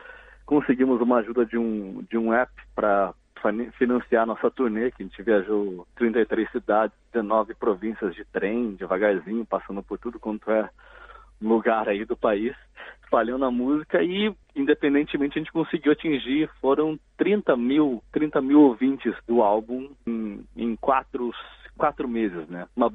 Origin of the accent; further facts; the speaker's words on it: Curitiba, Paraná, Brazil; moved away as an adult; E eu sou de Curitiba, então lá eu toquei em cerca de umas 3 ou 4 bandas desse período dos 14 até eu me mudar para cá, quando eu tinha uns 24 anos.